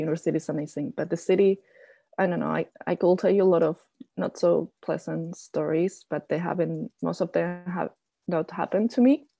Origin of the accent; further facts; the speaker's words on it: Spain; I'm white, even though I'm from Spain and people can be xenophobic against Spanish people. I can pass as a German person.